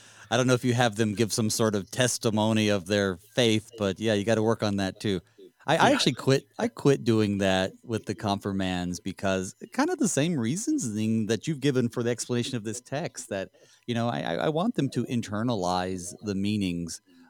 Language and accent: English; North Carolina, United States; You know, being from the South myself in North Carolina